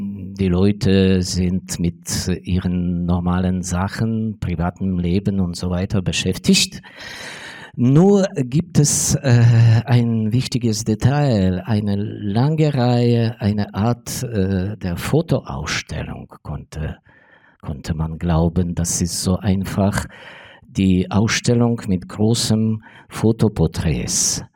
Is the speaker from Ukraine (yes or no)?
yes; Ivano-Frankivsk, Ivano-Frankivsk Oblast, Ukraine; German is a second language; Ich lebe in meiner Heimatstadt. Ich bin dort zu Hause seit meiner Geburt. Und diese Stadt hat Glück. Wir sind im Westen der Ukraine. Ivano-Frankivsk liegt zwischen Lviv und Tschernivtsi, Lemberg und Czernowitz.